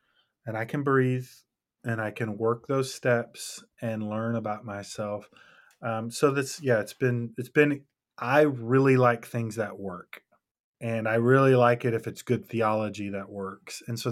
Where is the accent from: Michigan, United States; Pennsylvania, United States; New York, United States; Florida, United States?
Michigan, United States; Detroit; now in Nashville, United States; Yeah, I got to go with my hometown, Detroit, Michigan.